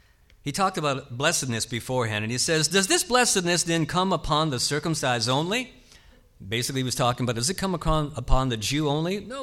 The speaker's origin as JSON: {"language": "English", "town": "New York City", "region": "New York", "country": "United States", "tie": "born there", "said": "I was born in New York City, and my cousins lived in New Jersey, which is across the George Washington Bridge."}